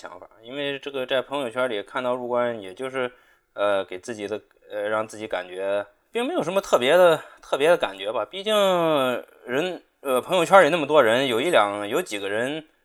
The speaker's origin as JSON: {"language": "Chinese", "country": "China", "said": "因为喜欢以史说用历史说话是我们中国人的一个传统"}